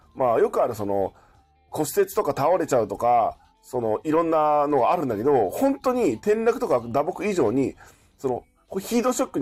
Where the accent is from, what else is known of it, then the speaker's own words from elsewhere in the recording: Tokyo, Japan; also born or lived in Kanagawa; 俺はもう神奈川県生まれで、東京今育ってる。まあ、東京で今仕事してるんだけど